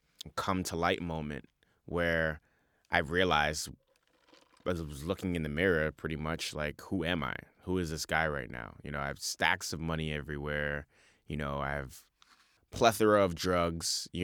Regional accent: Bronx, New York, United States; that's not any knock to the people that I grew up with in the Bronx. I love them, you know.

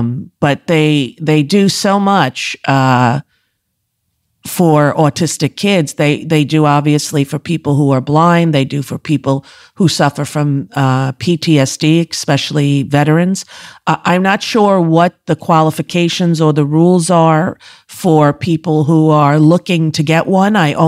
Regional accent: Commack, New York, United States; I'm from Comac, exit 52.

